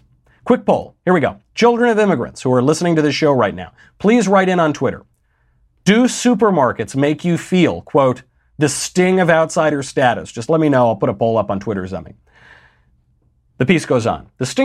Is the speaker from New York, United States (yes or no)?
yes; New York, United States; I'm from New York.